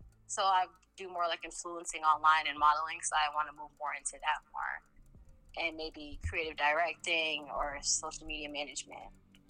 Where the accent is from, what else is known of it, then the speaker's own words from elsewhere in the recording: Connecticut, United States; I'm from Connecticut.